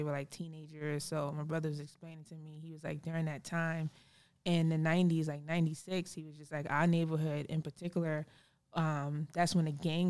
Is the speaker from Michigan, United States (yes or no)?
no; Bronx, New York, United States; also born or lived in Staten Island / Brooklyn; No, I'm originally from the Bronx.